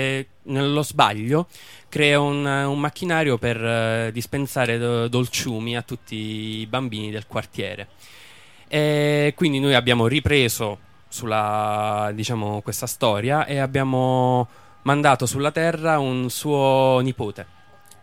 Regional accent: Rome, Lazio, Italy; io non sono di quel quartiere nello specifico, sono di Tiburtino Terzo.

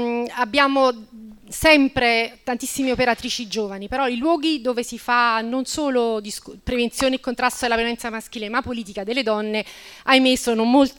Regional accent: Campania, Italy; sono della Campania

